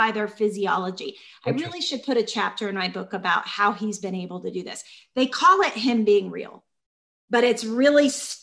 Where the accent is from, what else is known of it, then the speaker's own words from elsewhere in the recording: Georgia, United States; Yeah, I was raised in Georgia by civil rights workers.